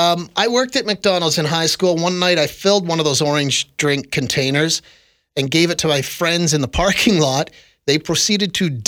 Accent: Toronto, Ontario, Canada; I'm from Toronto.

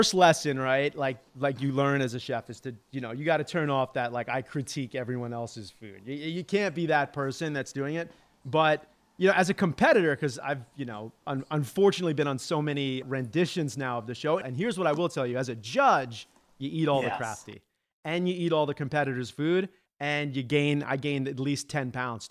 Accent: Long Island, New York, United States; Okay, I was gonna say I'm a Long Island boy, Island. So like Jersey, New York, Philly, it's all the same.

